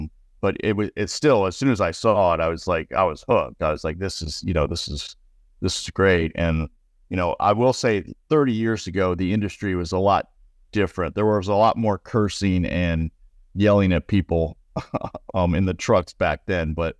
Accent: Indiana, United States; now in Florida, United States; But I grew up in Indiana until I was 13, and I always wanted to go to IU.

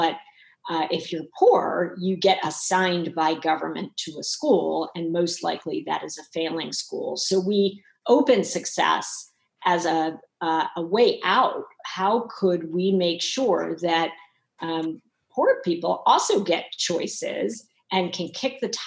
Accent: New York City, New York, United States; Ironically, it is located on 118th Street, which is where I happened to grow up. As a child, I grew up in Harlem

